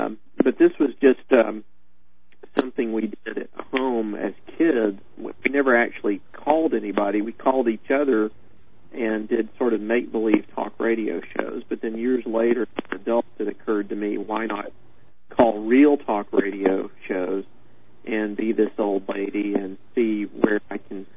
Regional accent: Texas, United States; Well, I'm from Texas, and so that probably goes a long way toward explaining things, I would think.

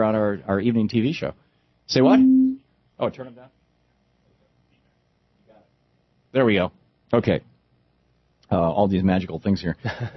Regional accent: Michigan, United States; I mean, I grew up in Michigan, and the Michigan militia is

